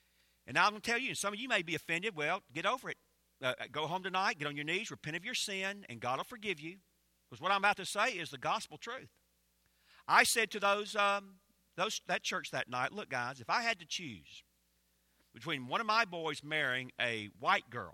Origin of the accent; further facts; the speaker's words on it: Georgia, United States; I know I'm in North Carolina. I grew up in Georgia. I can remember my own home church years ago.